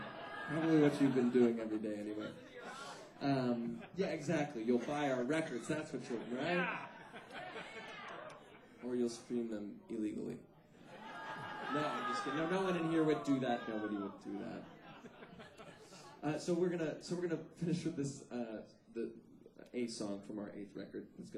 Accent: Clifton, Virginia, United States; We grew up together in Clifton, Virginia.

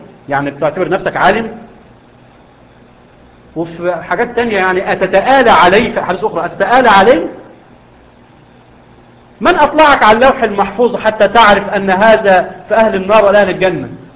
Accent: Egypt; إحنا عندنا في مصر يقول لك إيه؟

